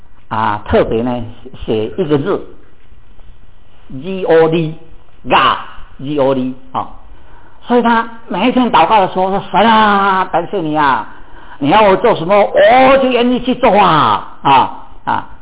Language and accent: Chinese; China; now in United States; 那我们在美国，我们都晓得啊，他们美国人的小孩啊，要脚踏车的不容易的，不像我们中国人啊。我们中国人小孩要脚踏车